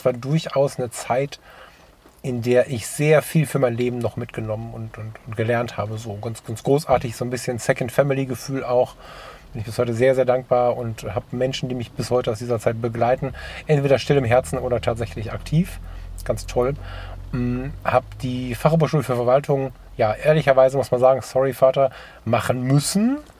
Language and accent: German; Düsseldorf, North Rhine-Westphalia, Germany; born there; Geboren in Düsseldorf-Kaiserswerth